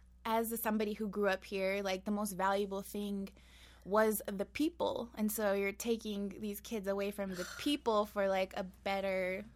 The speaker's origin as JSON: {"language": "English", "town": "Colorado Springs", "region": "Colorado", "country": "United States", "tie": "born or raised there", "said": "So I grew up here in Southeast."}